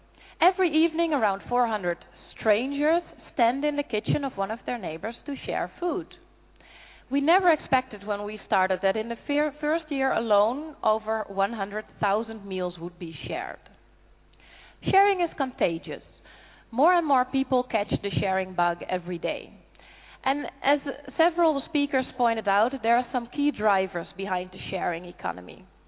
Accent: Netherlands; I'm from the Netherlands

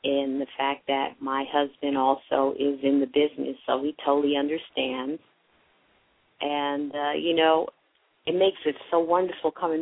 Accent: Queens, New York, United States; Well, no, I'm from Queens.

